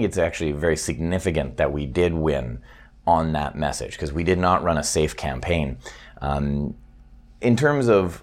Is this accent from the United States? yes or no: no; Vancouver, British Columbia, Canada; I don't know if I can live in Vancouver, my hometown, in 5 years